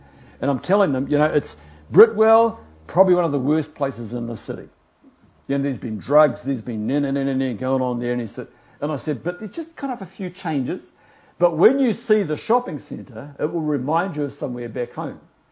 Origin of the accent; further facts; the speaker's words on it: New Zealand; you could tell from my accent we weren't locals, you see, we were New Zealanders.